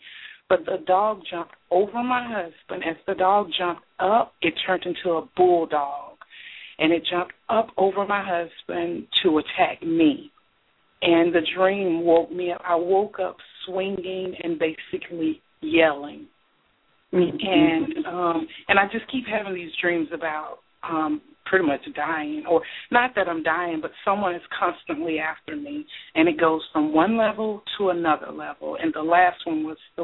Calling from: Georgia, United States; I'm actually calling from Georgia.

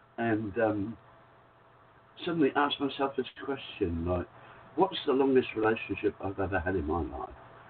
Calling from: Whitsunday Islands, Queensland, Australia; Hey, g'day. … from the Whitsunday Islands in Australia.

